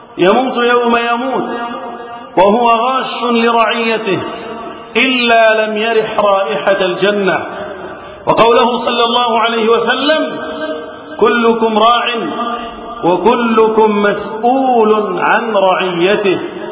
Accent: Egypt; اللهم احفظ بلدنا مصر وسائر بلاد المسلمين من الفتن.

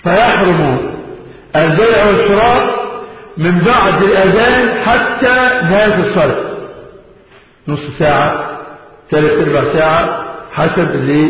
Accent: Egypt; لكن البشر حاليا عندنا في مصر مخالف لفعل عثمان رضي الله عنه.

